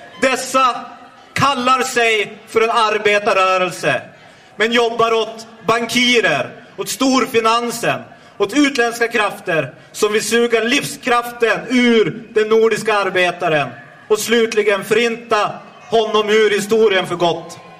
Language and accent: Swedish; Norrland, Sweden; Det glädjer mitt norrländska hjärta att få komma till Ludvika.